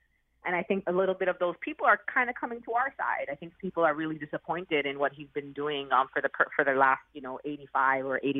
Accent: New York City, New York, United States; I mean, I'm a New Yorker, and I unfortunately lived through the horrific attacks of 9/11

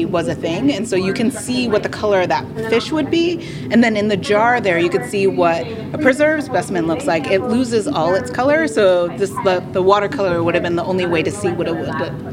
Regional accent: California, United States; it's something that, like, you know, resonates as a Californian, as a person of color

